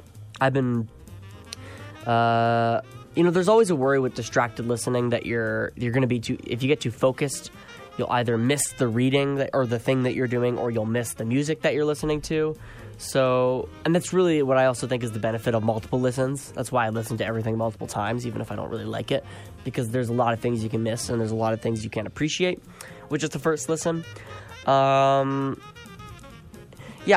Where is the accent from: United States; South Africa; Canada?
Canada; even though I am Canadian.